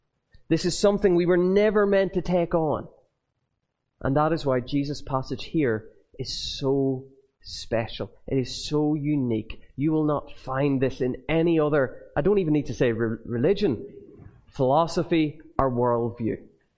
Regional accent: Northern Ireland, United Kingdom; maybe just growing up in Northern Ireland, you see placards everywhere

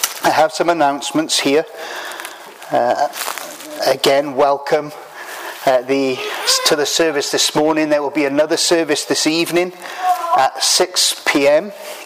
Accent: Wales, United Kingdom; now in Scotland, United Kingdom; I'm from Wales originally, been living in Scotland the last 2 years, teaching at the Faith Mission Bible College in Edinburgh

